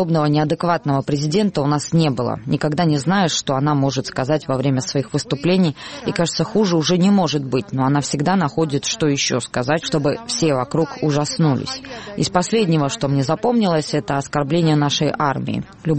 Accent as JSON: {"language": "Russian", "town": "Samtredia", "region": "Imereti", "country": "Georgia", "said": "Я из Самтредия, там ее любят и ценят."}